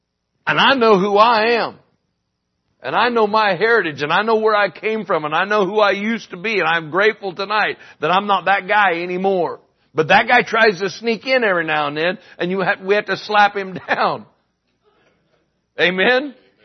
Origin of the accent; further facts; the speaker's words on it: Myrtle Creek, Oregon, United States; also born or lived in Utah; I came back to Myrtle Creek from Utah to impact Myrtle Creek, my hometown, for the glory of God.